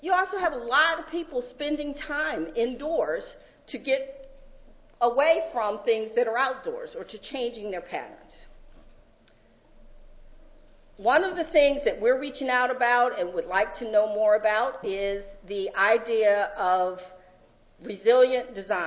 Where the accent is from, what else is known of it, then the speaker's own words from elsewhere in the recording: Baltimore, Maryland, United States; I am from Baltimore and I am from Northwest.